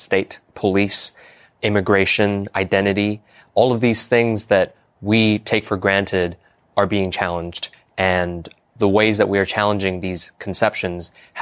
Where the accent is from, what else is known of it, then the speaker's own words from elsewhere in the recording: Hong Kong; now in United States; Hong Kong is home for me. I was born and raised in Hong Kong, spent most of my life there until I came to the U.S. Now to be in university.